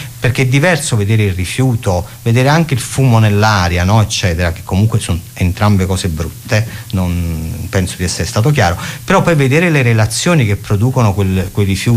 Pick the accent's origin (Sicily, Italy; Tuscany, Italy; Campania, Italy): Campania, Italy; Naples; io sono di Napoli, lo so che l'accento penserete che sono di Mestre, ma insomma invece sono di Napoli, e in effetti sai, tu vivi, nasci in un posto e quindi è chiaro che sei legata a quel posto